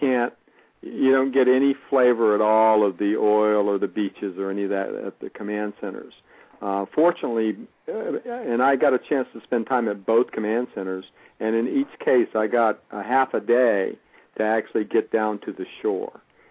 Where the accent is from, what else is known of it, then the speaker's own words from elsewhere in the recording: North Carolina, United States; You know, I'm from North Carolina, so I compare it to, you know, kind of like Cape Hatteras